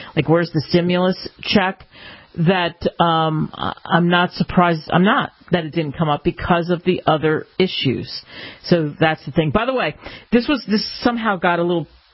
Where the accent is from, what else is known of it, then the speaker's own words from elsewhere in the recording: Philadelphia, Pennsylvania, United States; since I grew up in Philadelphia